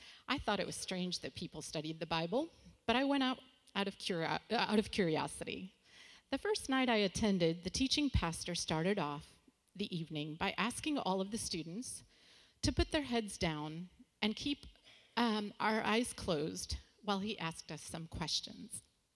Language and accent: English; Chicago, Illinois, United States; my younger sister and I joined our parents. I was 9 at the time. We absolutely loved growing up in Chi-Town and grew up as avid Cubs fans.